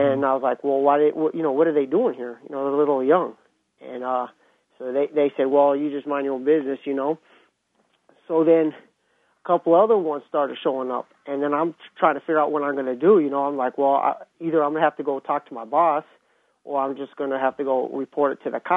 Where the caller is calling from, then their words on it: Larned, Kansas, United States; Yeah, I was calling from Larned.